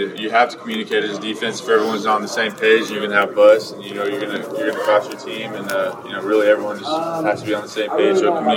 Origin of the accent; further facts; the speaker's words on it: Oregon, United States; he's from Idaho and I was from Oregon growing up.